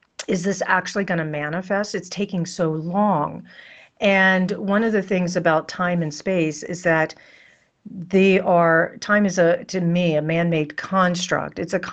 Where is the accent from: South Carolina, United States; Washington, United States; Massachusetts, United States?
South Carolina, United States; And so, anyways, and I'm from South Carolina. That's where my family is.